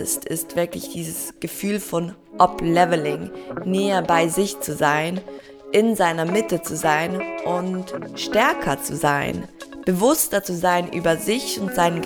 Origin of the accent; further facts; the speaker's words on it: Switzerland; ich komme aus der Schweiz